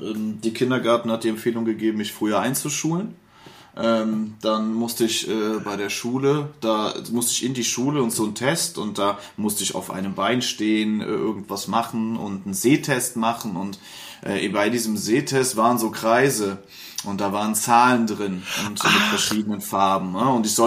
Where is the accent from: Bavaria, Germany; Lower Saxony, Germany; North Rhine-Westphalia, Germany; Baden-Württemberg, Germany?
North Rhine-Westphalia, Germany; Bergisch Gladbach; und bin natürlich auch hier aufgewachsen, ich komme ursprünglich gebürtig aus Bergisch Gladbach. Das ist so, mit der Bahn sind 17 Minuten bis zum Hauptbahnhof.